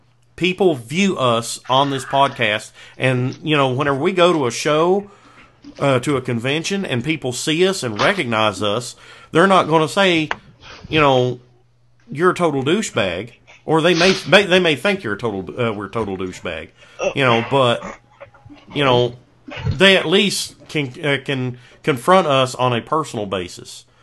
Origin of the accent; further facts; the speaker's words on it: Florida, United States; also born or lived in Kentucky; I'm from Kentucky, but I was raised in a swamp in South Florida.